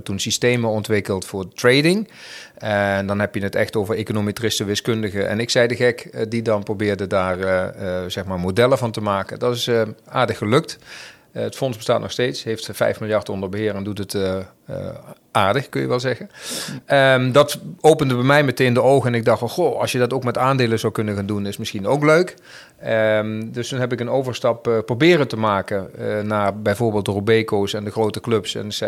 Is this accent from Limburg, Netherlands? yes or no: yes; Limburg, Netherlands; Ik ben toen vanuit het mooie Limburgse land waar ik opgegroeid ben, mijn opleiding had gehad, uiteindelijk verkast richting het Wilde Westen, zoals ik het altijd noem.